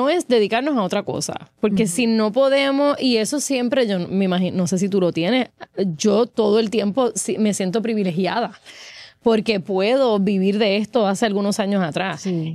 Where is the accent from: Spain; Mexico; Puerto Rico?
Puerto Rico; del pelo rizo, de cómo somos los puertorriqueños o las puertorriqueñas